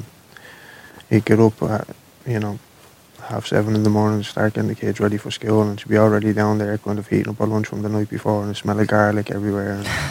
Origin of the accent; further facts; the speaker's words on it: Dublin, Leinster, Ireland; We grew up in Coolock, on the old Belcamp Road there and the Darndale Road there.